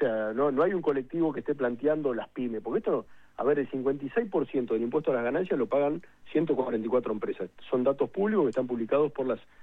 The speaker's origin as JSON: {"language": "Spanish", "town": "Gualeguaychú", "region": "Entre Ríos", "country": "Argentina", "said": "Yo soy de Gualeguaychú, en este momento estoy en Gualeguaychú."}